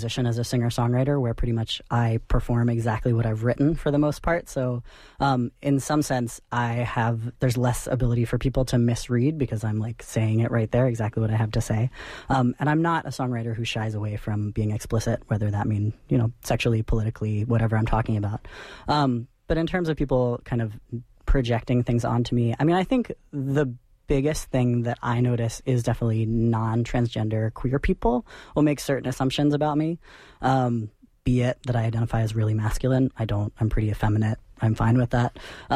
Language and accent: English; Richmond, Virginia, United States; So when I talk about being from Virginia, I grew up in Richmond, which is the capital of Virginia.